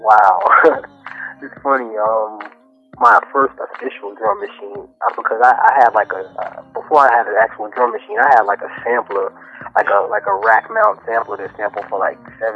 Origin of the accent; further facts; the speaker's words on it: Queens, New York, United States; My musical history, it started like, man, when I was like a teenager. I grew up in Queens, New York, South Ozone Park to be exact, Rockaway Boulevard.